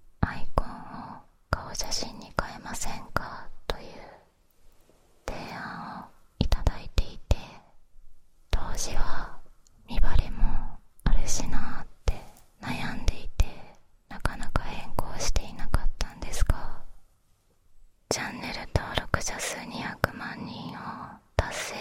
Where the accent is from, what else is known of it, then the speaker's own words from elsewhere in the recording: Fukuoka, Japan; 出身は福岡県です。